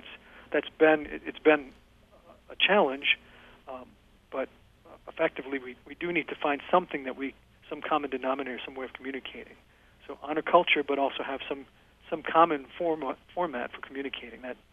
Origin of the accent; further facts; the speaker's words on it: Miami, Florida, United States; born there; So I was born in Miami in 1961.